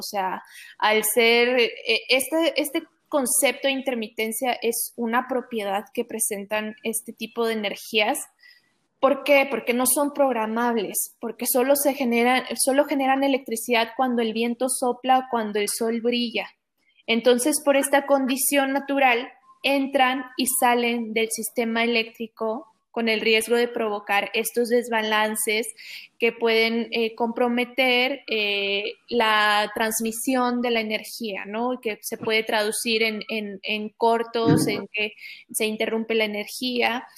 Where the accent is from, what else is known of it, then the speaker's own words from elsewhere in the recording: Mexico; los servicios que nosotros como mexicanos merecemos